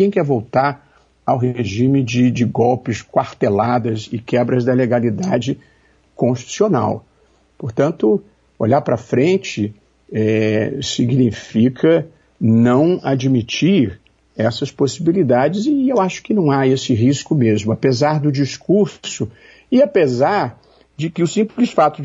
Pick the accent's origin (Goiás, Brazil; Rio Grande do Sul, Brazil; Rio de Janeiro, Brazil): Rio de Janeiro, Brazil; no Rio, eu sou do Rio